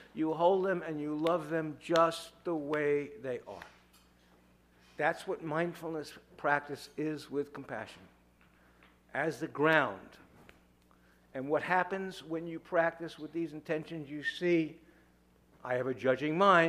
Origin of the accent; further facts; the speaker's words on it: New York, United States; I've tried my whole life as a New Yorker, and it doesn't work.